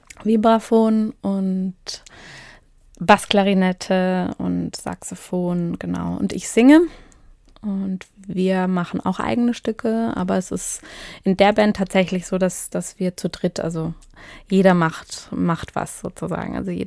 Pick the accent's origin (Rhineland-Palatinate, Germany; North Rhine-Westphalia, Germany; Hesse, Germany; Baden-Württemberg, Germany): Baden-Württemberg, Germany; Lörrach; also born or lived in Freiburg / Switzerland; Ich komme auch aus der Gegend, also ich bin in Lörrach geboren und in Mülheim zur Schule gegangen und habe lange in Freiburg gelebt, bin dann eben zum Studium in die Schweiz und seit 2015 auch wieder hier im Ländle.